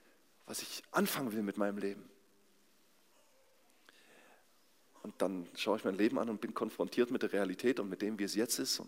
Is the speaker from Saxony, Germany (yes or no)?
yes; Aue, Saxony, Germany; Mein Dorf, wo ich herkomme, heißt Alberoda. Kennt kein Mensch. Ist ein kleiner Stadtteil inzwischen von Aue.